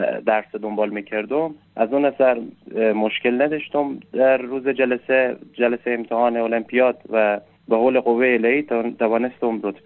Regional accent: Mashhad, Razavi Khorasan, Iran; و متولد شهر مشهد کشور ایران هستم. در همینجا بزرگ شدم و همینجا مدرسه رفتم

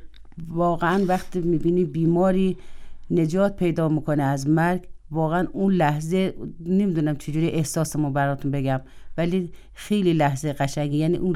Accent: Shirvan, North Khorasan, Iran; born there; در سال 1143 در شهرستان شیروان متولد شدم.

